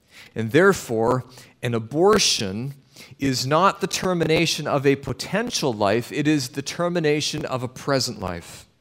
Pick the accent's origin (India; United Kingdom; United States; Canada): Canada; Well, I'm from Canada.